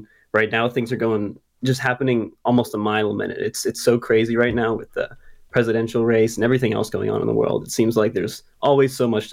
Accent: Dubois, Pennsylvania, United States; I'm originally from Dubois, Pennsylvania, just like about 2 hours northeast of here. It's a bit smaller of a town than Pittsburgh

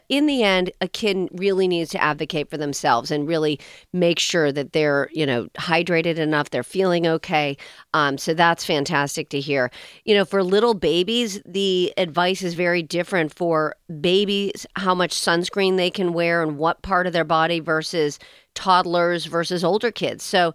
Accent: Orlando, Florida, United States; I love Disney. I grew up in Orlando, but it's very glossy

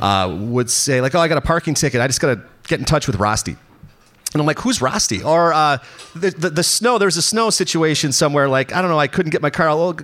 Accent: Elmwood Park, Illinois, United States; But I was just thinking about growing up. I grew up in Elmwood Park.

